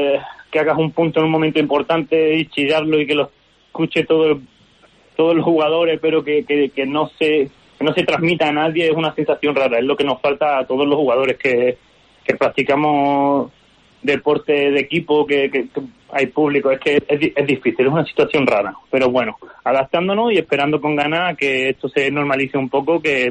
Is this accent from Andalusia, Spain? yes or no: yes; Seville, Andalusia, Spain; yo vengo del sur de España, yo soy de Andalucía, de Sevilla en concreto, que no se vive mal